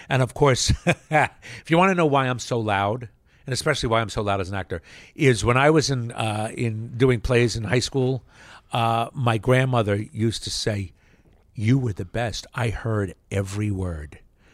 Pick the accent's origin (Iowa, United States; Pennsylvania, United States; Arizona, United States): Pennsylvania, United States; Yardley; also born or lived in Trenton; I grew up in Yardley, Pennsylvania. Well, born in Trenton